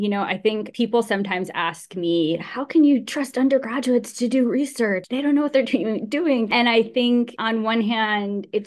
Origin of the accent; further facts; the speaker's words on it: East Coast, United States; So I am a white U.S. born woman identified person, and I grew up in the East Coast